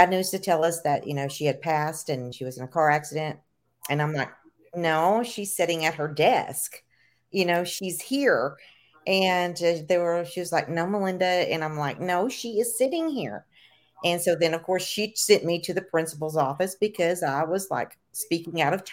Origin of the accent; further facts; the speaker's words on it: Tennessee, United States; I was raised here in Tennessee and, it was not allowed.